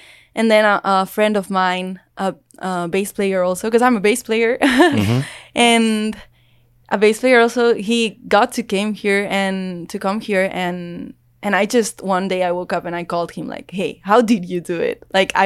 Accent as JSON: {"language": "English", "town": "Barcelona", "region": "Catalonia", "country": "Spain", "first_language": "Catalan", "second_language": "English", "said": "I'm from Barcelona. My native language is Catalan. It's not Spanish."}